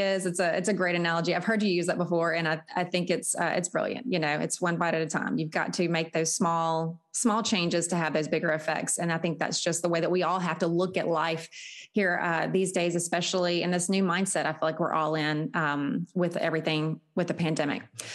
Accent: Southern United States, United States; And maybe it's, you know, I'm from the South and I really enjoy that, you know, rich Southern style, you know, Louisiana food.

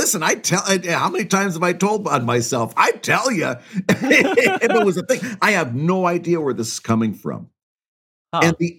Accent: Bad Axe, Michigan, United States; listen, I grew up in Bad Axe, Michigan. Bowling is like a second religion.

